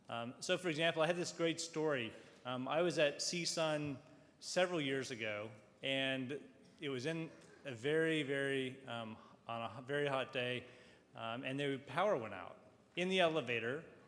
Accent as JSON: {"language": "English", "region": "Texas", "country": "United States", "said": "I actually am from Texas, although I've apparently shed some of my accent."}